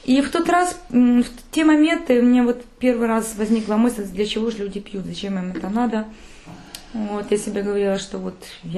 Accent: Kyiv, Ukraine; Я киевлянка, родилась в творческой семье, так скажем.

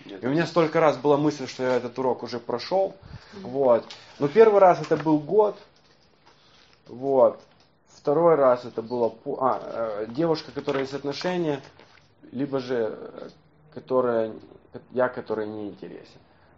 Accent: Kyiv, Ukraine; Она из Киева, я из Киева

